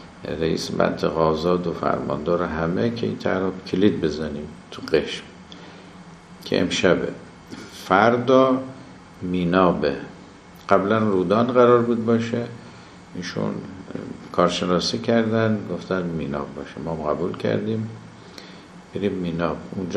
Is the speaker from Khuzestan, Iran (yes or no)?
no; Kerman, Iran; born there; کرمانی که مال خود ماست، ما عضو اونجا هستیم، زادگاهمون هست،